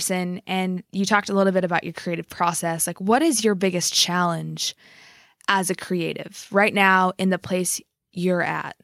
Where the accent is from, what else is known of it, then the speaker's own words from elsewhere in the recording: Illinois, United States; I'm actually from Southern Illinois originally.